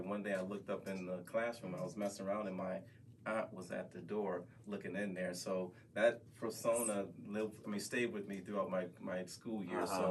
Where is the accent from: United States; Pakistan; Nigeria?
United States; Milwaukee, Wisconsin; In Milwaukee, being born and raised in Milwaukee, that's how we lived, and that's how we treated each other in the community.